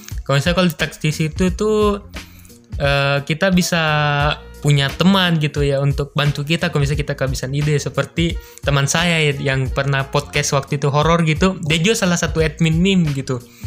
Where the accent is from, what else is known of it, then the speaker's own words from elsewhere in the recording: Makassar, South Sulawesi, Indonesia; born there; saya itu lahir di Tanah Makassar.